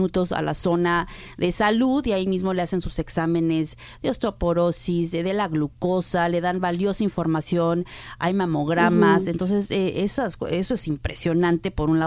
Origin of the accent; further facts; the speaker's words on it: Mexico; no soy colombiana, pero también a los mexicanos nos gusta mucho la fiesta